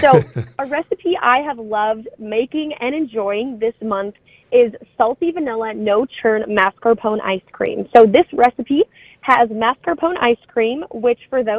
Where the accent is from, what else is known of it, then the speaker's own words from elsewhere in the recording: Poynette, Wisconsin, United States; I grew up in Poinette, Wisconsin, so not too far north of Madison area.